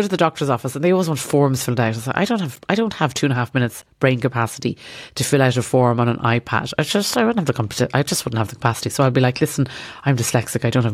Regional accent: Ireland; growing up in Ireland

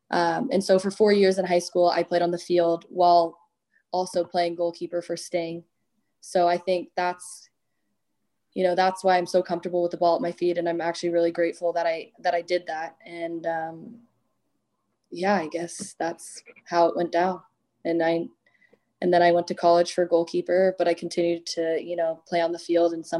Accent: Dallas, Texas, United States; now in Louisville, United States; I'm from Dallas, so a much bigger city, and I actually really enjoy being in Louisville.

